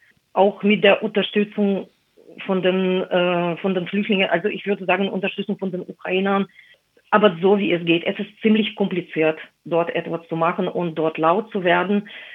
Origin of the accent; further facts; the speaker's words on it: Moscow, Russia; now in Germany; Nein, ich komme aus Russland, ich komme aus Moskau. Ich bin eingedeutscht seit mehreren Jahren, also im Jahr 2013 habe ich meinen Pass abgegeben, meinen russischen Pass.